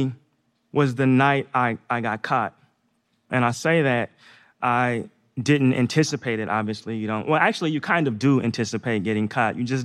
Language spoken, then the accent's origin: English; Northeast, United States; Yeah, so I grew up in the Northeast. I played basketball just like all the other kids when I was young.